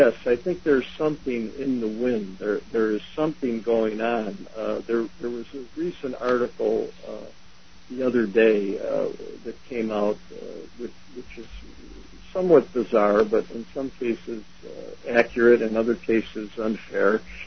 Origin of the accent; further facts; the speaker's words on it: Chicago, Illinois, United States; I mean, I lived through the 60s, and I'm from Chicago.